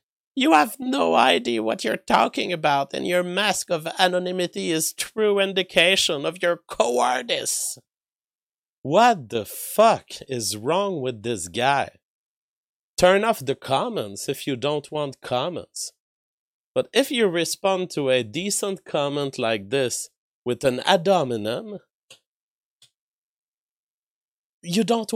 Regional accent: Canada; I'm not anonymous. I'm a Canadian citizen.

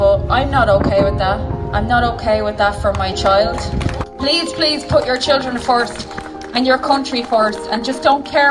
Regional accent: Dublin, Leinster, Ireland; I'm from Dublin, but I come to Mayo every weekend.

